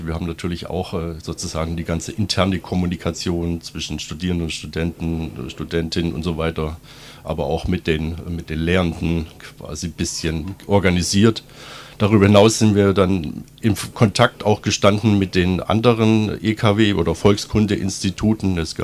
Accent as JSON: {"language": "German", "town": "Böblingen", "region": "Baden-Württemberg", "country": "Germany", "tie": "born there", "lives_now": "Tübingen, Germany", "said": "ich bin 1967 in Böblingen geboren, habe es in meinem Leben immerhin bis Tübingen geschafft, also ich gehöre quasi zum deutschen Jet-Set, und bin dann nach dem Zivildienst nach Tübingen zum Studium gekommen"}